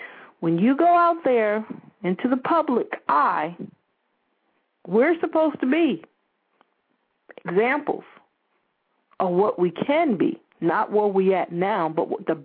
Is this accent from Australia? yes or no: no; Albany, New York, United States; also born or lived in Michigan; We were raised in Albany, New York. We moved from New York to Michigan, and then we moved here to my mom's birthplace.